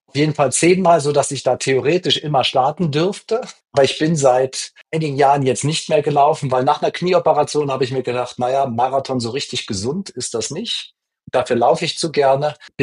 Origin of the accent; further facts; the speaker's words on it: Wolfsburg, Lower Saxony, Germany; born there; als gebürtigen Wolfsburger nicht fragen darfst. Weil wenn man dort geboren ist, ist eine Marke eingeimpft.